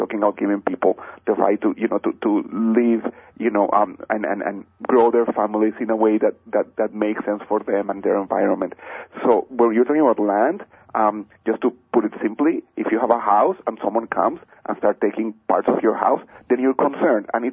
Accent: United States; So as a Jew, it's important for me to speak. As an American, it's important for me to speak on these issues

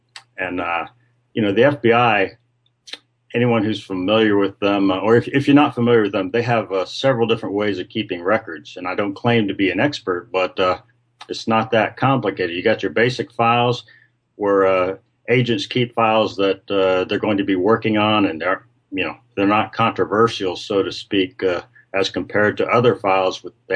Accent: Oklahoma, United States; now in St. Louis, United States; you know, I'm from Oklahoma. I don't live there now. I live in St. Louis.

